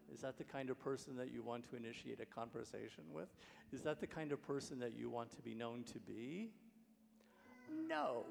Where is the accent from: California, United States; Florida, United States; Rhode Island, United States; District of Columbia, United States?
District of Columbia, United States; Washington; a socialite in Washington, D.C., my sort of like my hometown.